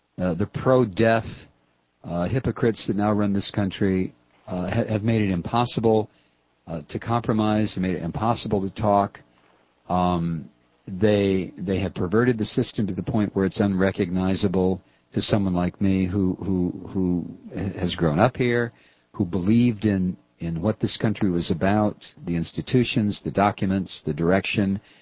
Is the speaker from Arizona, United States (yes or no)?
no; Ohio, United States; I mean, that's my home state. I was born there. I sucked in the air there. This is where I went to school.